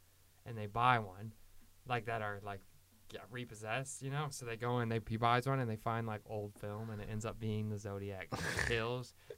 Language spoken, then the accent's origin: English; Australia; I mean, I grew up in Australia.